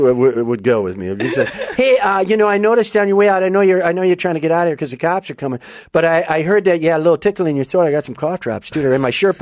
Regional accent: Wisconsin, United States; I'm from Wisconsin.

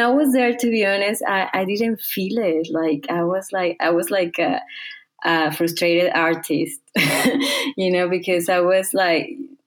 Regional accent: Mexico; I'm originally from Mexico.

